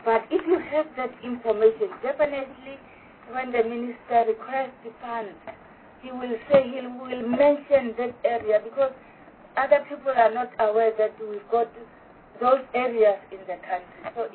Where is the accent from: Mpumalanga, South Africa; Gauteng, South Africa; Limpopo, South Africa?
Mpumalanga, South Africa; If I say I'm from Mpumalanga